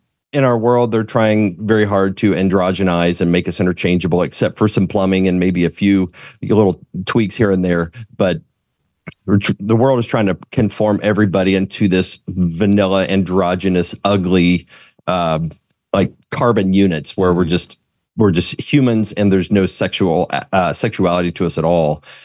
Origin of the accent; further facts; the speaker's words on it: West Virginia, United States; It was a repentance for kind of looking down on my upbringing. I grew up in West Virginia, you know, Appalachia country kind of environment.